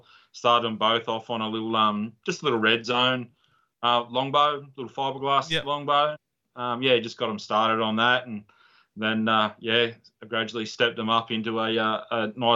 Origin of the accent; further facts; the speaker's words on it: Tamworth, New South Wales, Australia; New South Wales, yeah.